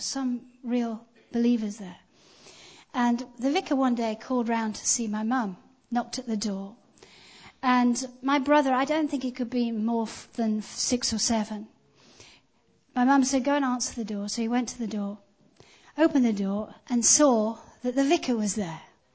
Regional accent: Zimbabwe; I grew up in Africa, in Zimbabwe. And my mum and dad used to go to the local C of E. It was a big, grand place in Salisbury. Well, it's Harare now.

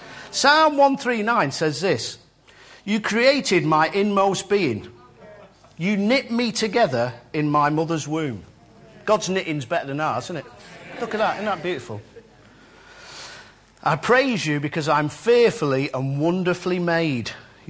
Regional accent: Warrington, North West England, United Kingdom; which is just on the outskirts of my hometown, Warrington.

